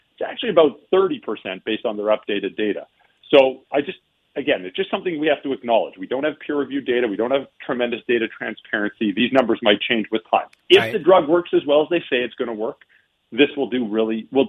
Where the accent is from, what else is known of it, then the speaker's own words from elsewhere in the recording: Calgary, Alberta, Canada; I'm from Calgary.